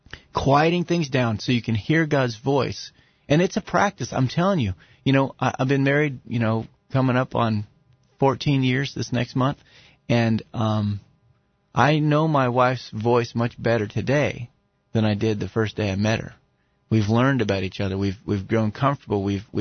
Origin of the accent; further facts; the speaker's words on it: the South, United States; Now, I'm from the South, brother.